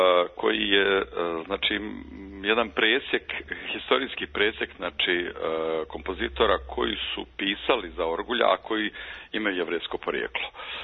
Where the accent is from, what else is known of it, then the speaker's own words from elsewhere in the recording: Kreševo, Federation of Bosnia and Herzegovina, Bosnia & Herzegovina; now in Norway; ja sam rodom iz Bosne i Hercegovine, Sarajlija, jeli? A inače sam veći dio života proveo u jednom malom mjestu pored Sarajeva koje se zove Kreševo